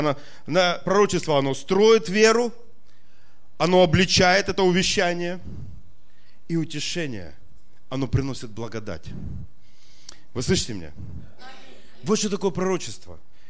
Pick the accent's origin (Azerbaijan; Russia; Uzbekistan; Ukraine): Ukraine; Donbas; не очень я силен в украинском, потому что я вырос здесь на Донбассе